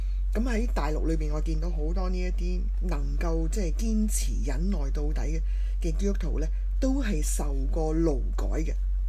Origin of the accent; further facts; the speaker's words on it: Hong Kong; 我哋香港人好多咧都係提工作就係辛苦